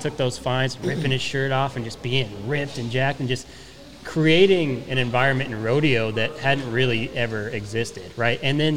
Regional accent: Colorado, United States; me and my sisters, we grew up in Colorado, right?

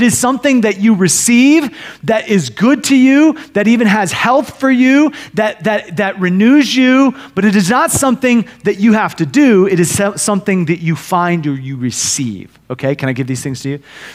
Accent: Iowa, United States; Now, I grew up in Iowa.

